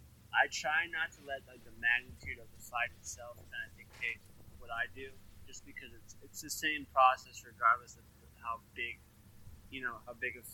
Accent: Malaysia; growing up in Malaysia. Food's such a big part of the culture there

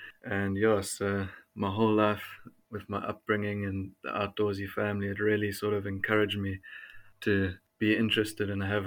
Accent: Cape Town, Western Cape, South Africa; And so I come from the Western Cape. I'm in Cape Town.

